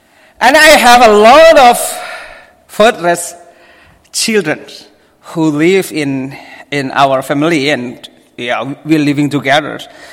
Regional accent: Java, Indonesia; first language Javanese; English is a second language; Because English is my third language. I have our own tribe's language. I'm a Javanese, and usually every day I use Java language. And our official language in Indonesia is Bahasa Indonesia.

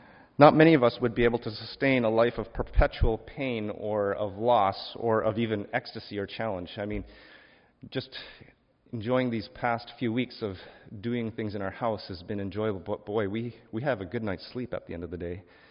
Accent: Calgary, Alberta, Canada; now in Vancouver, Canada; the same kind of problems that my hometown city, Calgary, is going through right now.

